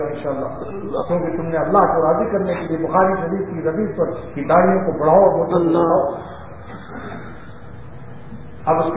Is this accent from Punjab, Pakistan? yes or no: no; Karachi, Sindh, Pakistan; میں کراچی سے آیا ہوں صوبہ سندھ کا رہنے والا